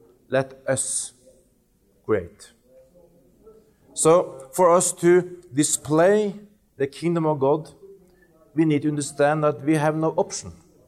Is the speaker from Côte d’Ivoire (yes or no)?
no; Norway; English is a second language; I'm from Norway. And I'm speaking the most common language in the world, bad English.